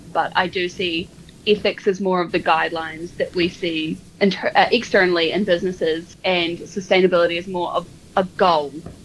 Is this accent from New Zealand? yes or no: yes; Dunedin, Otago, New Zealand; I am born and raised in Dunedin, so I have lived here in pretty much my whole entire life. I lived briefly in Brisbane for 2 months early in the year, but other than that, I have always been in Dunedin.